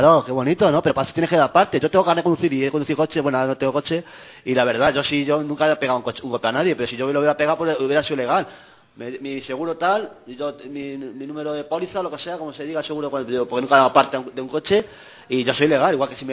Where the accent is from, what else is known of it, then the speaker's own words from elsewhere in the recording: Spain; Lo que quiero decir es que yo, como soy español entre todo